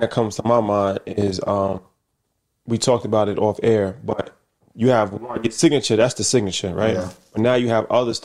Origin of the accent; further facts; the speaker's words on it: North Carolina, United States; I'm from North Carolina, and we used to go to North Carolina A&T's homecoming called GHO.